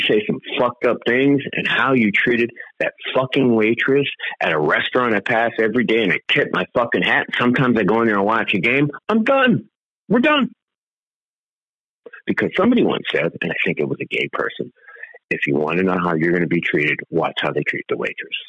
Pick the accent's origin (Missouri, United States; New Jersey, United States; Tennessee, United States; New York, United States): New York, United States; Bronx; I'm the oldest brother, the oldest son, the firstborn child, and I'm from the Bronx.